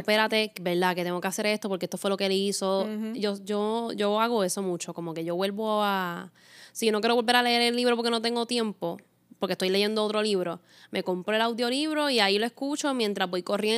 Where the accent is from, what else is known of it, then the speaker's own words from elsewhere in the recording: Puerto Rico; No sé cómo se dice su nombre, yo soy boricua, pero...